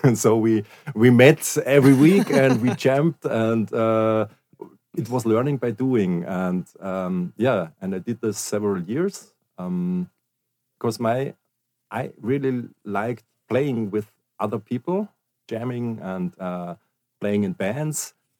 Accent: Germany; It's you can choose in Germany, because I grew up in Germany

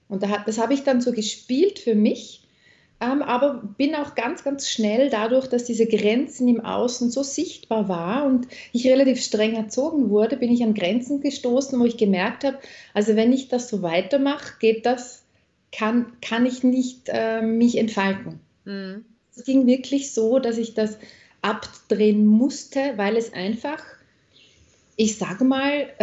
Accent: Switzerland; now in Austria; ich komme aus der Schweiz ursprünglich, lebe in Österreich

